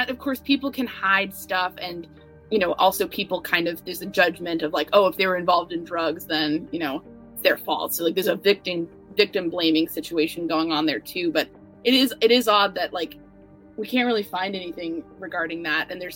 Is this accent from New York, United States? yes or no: yes; New York, United States; To me, I'm a New Yorker, so I'm like coming and being like, ah, cute little Indianapolis, like what could be going on here?